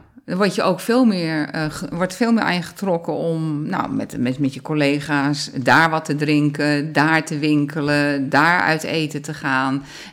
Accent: Almere, Flevoland, Netherlands; Ik voel me Almeerder, maar dan wel verwant met het buitenleven.

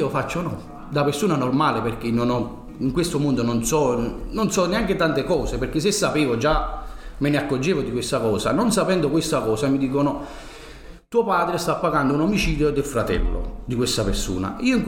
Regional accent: Ercolano, Campania, Italy; io vengo da Ercolano, quartiere pugliano.

